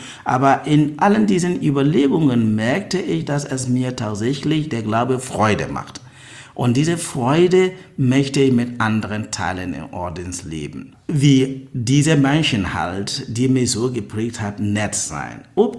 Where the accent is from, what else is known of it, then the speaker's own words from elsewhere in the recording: Ghana; German is a second language; now in Germany; Ich bin 51 Jahre alt. Ich komme aus Ghana. Ich bin ein Steiler Ordenspriester und arbeite in Deutschland hier schon seit 2001.